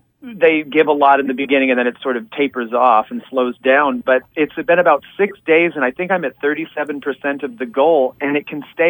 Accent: Scottsdale, Arizona, United States; Oh, yeah, I grew up in Scottsdale, Arizona, and it's a lot of Jews, and people would make jokes all the time.

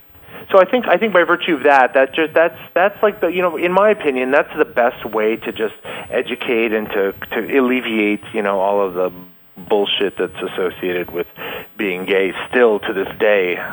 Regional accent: Canada; you know, my heritage is Hispanic, and I... And, you know, but I was born and raised in Canada, and my mom was French Canadian.

